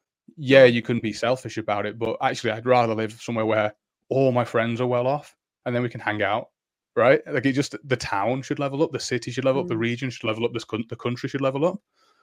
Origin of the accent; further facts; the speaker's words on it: Warrington, North West England, United Kingdom; born there; So, growing up, I was born in Warrington, so I'm halfway between the two, right?